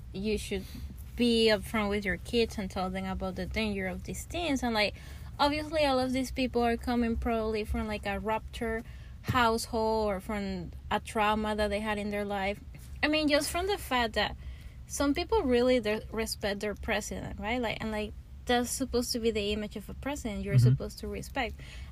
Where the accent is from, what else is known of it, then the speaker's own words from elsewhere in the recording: Venezuela; And I come from Venezuela, where there is obviously a lot of violence and gun